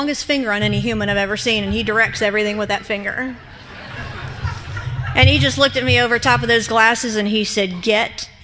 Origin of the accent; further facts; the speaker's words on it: Akron, Ohio, United States; Now, I just told you I grew up right outside of Akron, Ohio, which is where Alcoholics Anonymous was founded.